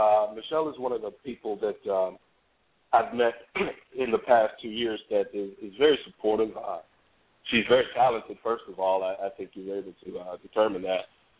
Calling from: Chicago, Illinois, United States; Oh, this is … I'm calling from Chicago.

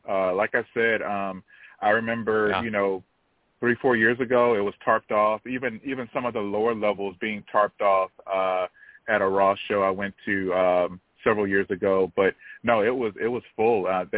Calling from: Houston, Texas, United States; I'm calling from Houston.

